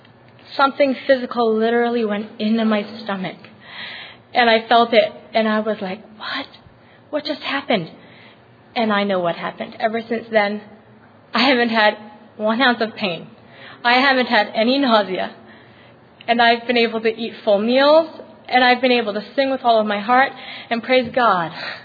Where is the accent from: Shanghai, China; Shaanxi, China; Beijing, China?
Beijing, China; English is a second language; from Beijing, China